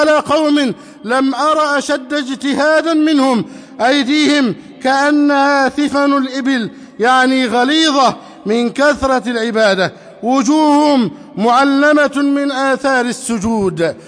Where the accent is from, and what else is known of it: Egypt